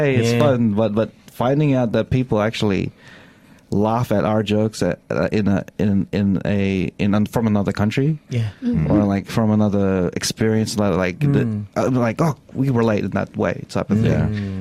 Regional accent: Philippines; now in Australia; Like we're just three guys, just chilling and talking about what we experience as Filipino Australians.

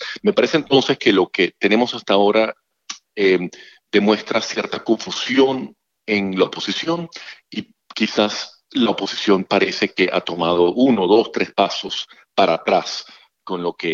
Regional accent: Venezuela; now in Canberra, Australia; como otros venezolanos, preocupados, por supuesto, pendientes de la familia

